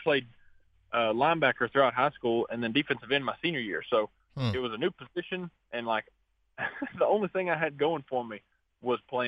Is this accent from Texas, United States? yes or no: no; Knoxville, Tennessee, United States; I'm from Knoxville, and Air Force Academy is in over in Colorado Springs